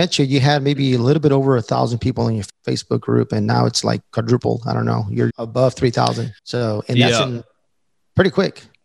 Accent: Raleigh, North Carolina, United States; He actually lives in Raleigh, in my hometown.

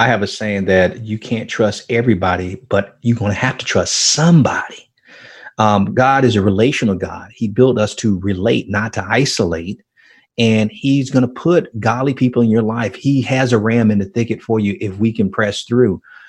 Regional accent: Miami, Florida, United States; I grew up in Miami and the projects in Liberty City in Miami.

